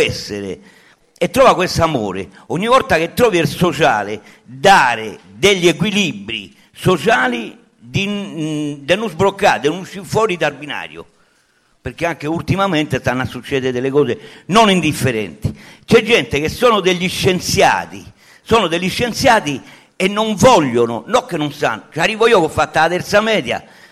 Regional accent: Sardinia, Italy; io a scuola ci sono andato poco, sono sardo, sono mezzi ribelli là.

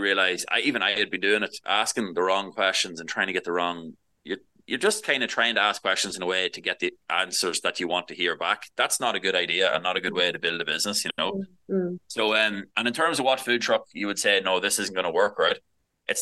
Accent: County Monaghan, Ireland; but we're from Monaghan and we don't, you know

